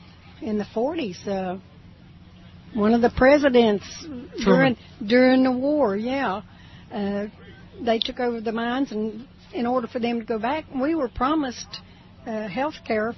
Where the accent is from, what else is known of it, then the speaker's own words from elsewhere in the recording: West Virginia, United States; I'm born and raised in West Virginia.